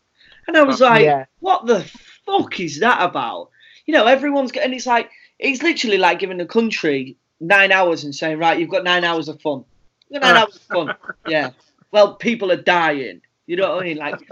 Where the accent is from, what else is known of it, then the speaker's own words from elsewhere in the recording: United Kingdom; I think it's amazing to see how us as the British have all come together